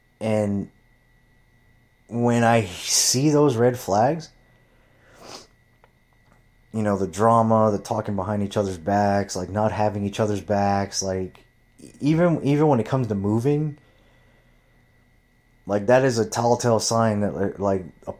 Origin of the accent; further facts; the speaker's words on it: Huntington Beach, California, United States; I'm from Huntington Beach, bro. Like, we hug everybody.